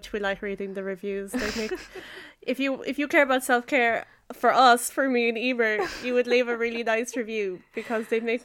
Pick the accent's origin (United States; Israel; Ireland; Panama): Ireland; You're right, as Irish people, we find it hard to do that.